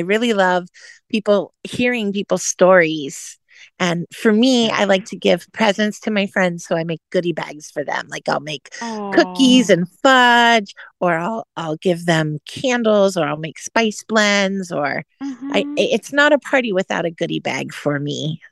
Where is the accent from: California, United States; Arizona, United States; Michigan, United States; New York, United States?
California, United States; also born or lived in Indiana; now that I live in Florida, and because I grew up in California and life was in California, and then I lived in Indiana and it would be snowing.